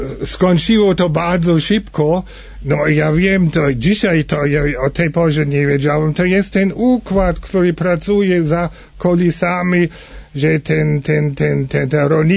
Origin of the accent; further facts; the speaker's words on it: Germany; Polish is a second language; U nas, w Niemczech, to co ten Fischer Boel anonsowała, że pod presją WTO wkrótce będzie reforma w stylu Kopernikowska, jest u nas tema jeden.